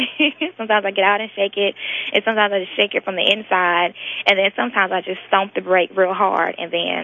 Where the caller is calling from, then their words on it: Union Springs, Alabama, United States; I'm calling from Union Springs, Alabama.